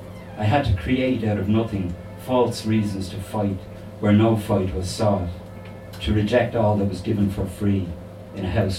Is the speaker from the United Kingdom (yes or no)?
no; Rush, Leinster, Ireland; he was moved just before I was born to Rush in North County, Dublin, where I was born. And it's like I'm a culty dub. Dublin people don't really think I'm Dublin. And country people think I'm Dublin